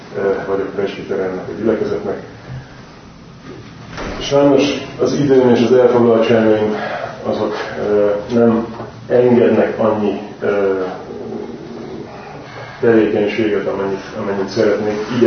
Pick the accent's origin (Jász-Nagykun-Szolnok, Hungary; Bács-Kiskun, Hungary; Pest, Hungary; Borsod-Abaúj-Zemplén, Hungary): Pest, Hungary; Nagykőrös; 1968. november 1-én születtem Nagykőrösön. Nagykőrösön végeztem a tanulmányaimat, a gimnáziumot, ott érettségiztem.